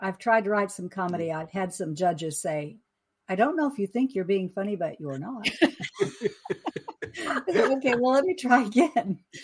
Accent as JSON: {"language": "English", "region": "Oklahoma", "country": "United States", "said": "Renee is from Oklahoma City as well. I'm from Oklahoma."}